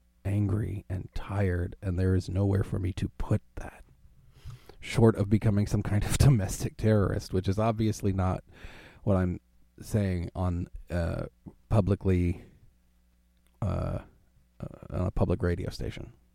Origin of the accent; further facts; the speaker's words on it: Canada; I mean, Christ, I'm a Canadian. I can't even vote in an American election.